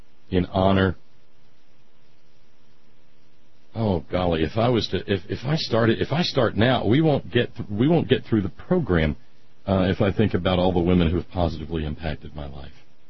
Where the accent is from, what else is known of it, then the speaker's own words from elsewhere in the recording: Alabama, United States; Mrs. A.R. Allen and Mrs. Metcalf were the first two African American teachers I had as a little boy growing up in Alabama.